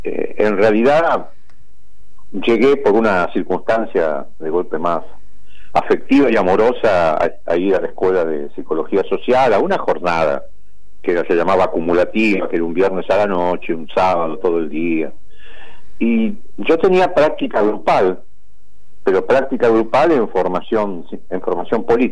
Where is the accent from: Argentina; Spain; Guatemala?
Argentina; Barracas, Buenos Aires Province; born there; nací en Barracas, soy de Boca, tengo dos hijos, varios matrimonios.